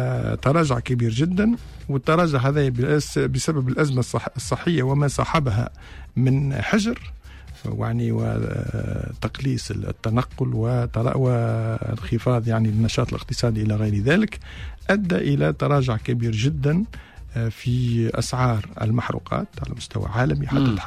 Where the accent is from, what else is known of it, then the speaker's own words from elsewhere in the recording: Tunisia; احنا في تونس شوف ديما في كل الشركات تنجم تتحدث على كلفة الاستغلال